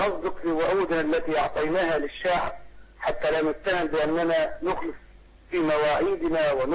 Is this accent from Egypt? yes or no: yes; Upper Egypt, Egypt